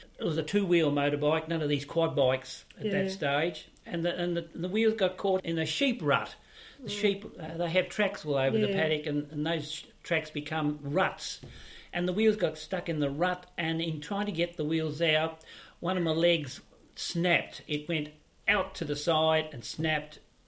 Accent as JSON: {"language": "English", "town": "Seymour", "region": "Victoria", "country": "Australia", "tie": "born there", "also_born_or_lived": "Deans Marsh", "said": "I was born on a dairy farm that my parents owned. We were living at Dean's Marsh in Victoria. But before that, I was born in Seymour, Victoria, which is where my parents first started farming."}